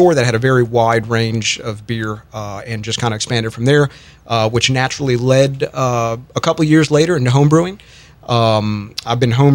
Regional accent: Metairie, Louisiana, United States; I originally am from Metairie, moved to the North Shore, Mandeville, right around 1995.

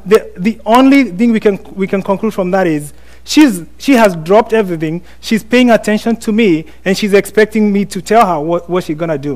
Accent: Kenya; Usually part of it is because I'm Kenyan. So, being Kenyan, daddy says or mommy says it's done.

